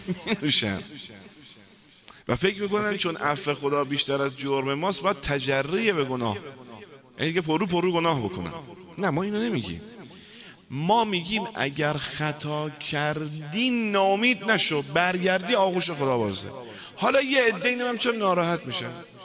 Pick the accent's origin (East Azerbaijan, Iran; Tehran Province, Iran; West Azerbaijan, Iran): East Azerbaijan, Iran; Tabriz; من خودم تبریزی هستم